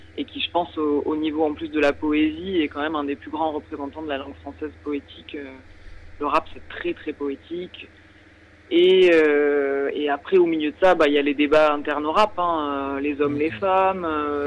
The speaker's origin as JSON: {"language": "French", "region": "Île-de-France", "country": "France", "tie": "born or raised there", "said": "Je dis notre parce que moi j'ai grandi en Seine-Saint-Denis."}